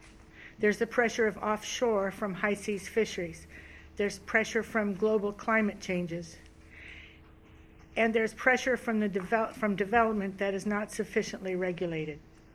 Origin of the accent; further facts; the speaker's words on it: Bethel, Alaska, United States; I'm 67 years old, and I was born and raised in Bethel, Alaska, along the Kuskokwim River.